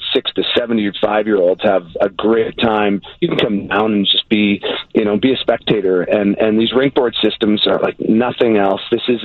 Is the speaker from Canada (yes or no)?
yes; Canada; we grew up in Canada.